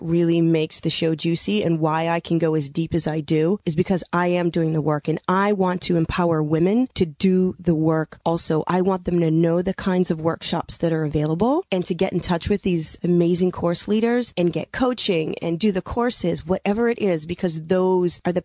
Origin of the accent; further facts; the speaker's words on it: United States; now in California, United States; I'm from the East. I was raised Catholic with an Italian mother and a Jewish father.